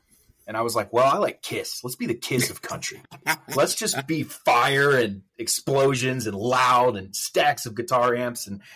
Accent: Southern United States, United States; I mean, we grew up in the South. My first concert ever was

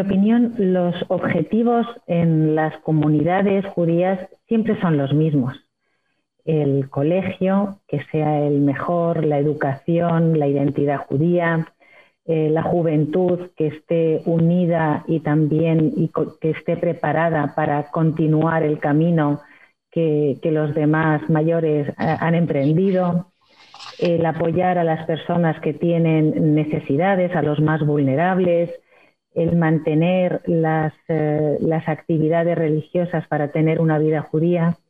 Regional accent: Ceuta, Spain; also born or lived in Tangier, Morocco; now in Madrid, Spain; Yo nací en Tánger y después de Tánger mis padres se trasladaron a Ceuta. Viví allí varios años y posteriormente vine a Madrid, donde estuve estudiando farmacia en la Universidad Complutense de Madrid.

